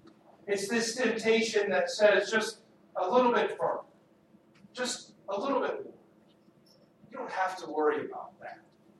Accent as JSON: {"language": "English", "region": "Texas", "country": "United States", "tie": "born or raised there", "said": "I've shared my stories with you before about growing up in the Texas panhandle and the tornado warnings that happened there."}